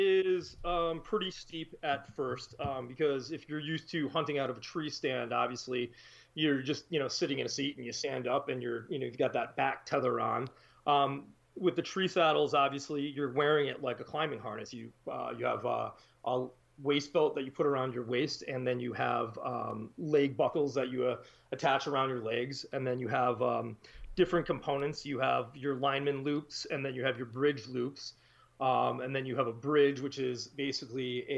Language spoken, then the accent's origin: English; East Coast, United States; now in Wisconsin, United States; I'm actually from the East Coast originally. I've been living in Wisconsin for a pretty long time.